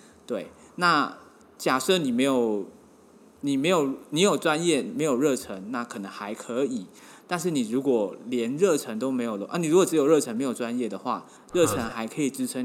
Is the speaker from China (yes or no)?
no; Heping, Taichung, Taiwan; 因为我是泰雅族的原住民，我从小在这个台中的和平区松鹤部落，松鹤部落就是靠近这个古关空气那里啦